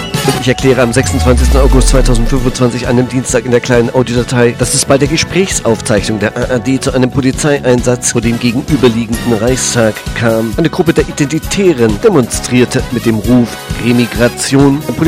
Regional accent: Thuringia, Germany; Als Thüringer der Thüringer Bratwurst nicht abgeneigt

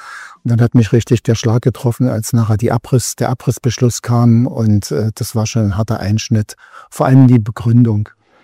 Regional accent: Bitterfeld, Saxony-Anhalt, Germany; Meine Heimatstadt ist Bitterfeld. Dort gibt es einen Kulturpalast. Dort hatte ich Jugendweihe. Ich habe dann Abitur gemacht und bin nach Dresden gegangen, habe dort Elektrotechnik studiert.

